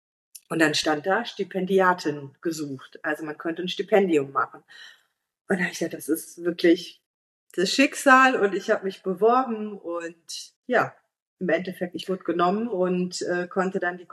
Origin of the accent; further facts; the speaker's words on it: Moers, North Rhine-Westphalia, Germany; Da habe ich noch in Moers gewohnt. Ich komme ursprünglich aus Moers